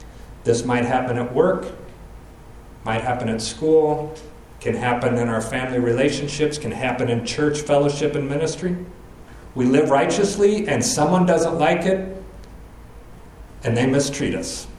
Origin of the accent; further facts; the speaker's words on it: Prophetstown, Illinois, United States; he had gotten us a job with an elderly couple in the town I grew up in Prophetstown.